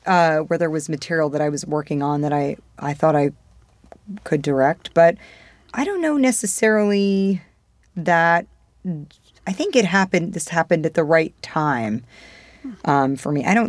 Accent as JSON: {"language": "English", "town": "New York City", "region": "New York", "country": "United States", "tie": "born or raised there", "said": "I was a city kid. I was born and raised in Manhattan."}